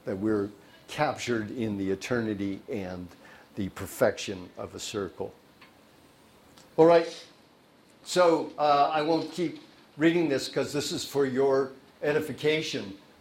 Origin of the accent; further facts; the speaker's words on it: San Francisco, California, United States; I was born in San Francisco on December 18th, 1943, so during the war, the only war we talk about of our generation. And we lived on Liberty Street near Mission Dolores.